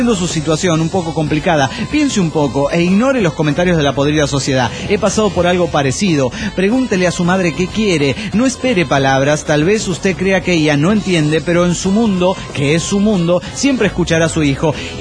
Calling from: Mexico City, Mexico; del DF mexicano.

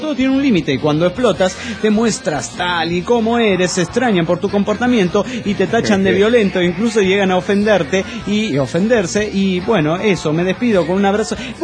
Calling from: Tarija, Bolivia; Solo para decirles que en Tarija, Bolivia, el caos es total. Carnales, aquí ya estamos en el octavo día de paro indefinido

